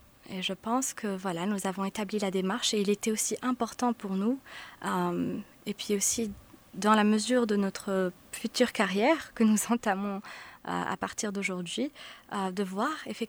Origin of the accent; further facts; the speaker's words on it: Morocco; now in United States; 21 ans et je suis étudiante en master à Virginia Tech aux États-Unis. Sofiane, moi, Mariam, Bassam, nous sommes 5 étudiants marocains